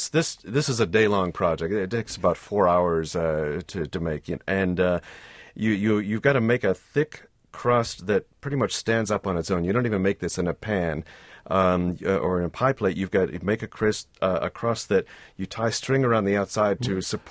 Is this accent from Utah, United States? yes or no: no; Massachusetts, United States; now in Wisconsin, United States; I grew up in Massachusetts. Those are all great products from where I came from. And as it turns out, they're great products from here in Wisconsin as well.